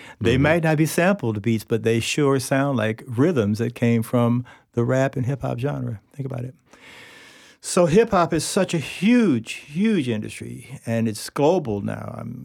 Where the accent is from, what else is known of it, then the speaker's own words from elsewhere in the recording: Tallahassee, Florida, United States; moved away as an adult; also born or lived in Bronx, New York; So in my youth in Tallahassee, because though I was born in Bronx and moved back to New York after college for a long time, I was away from Tallahassee for 4 decades.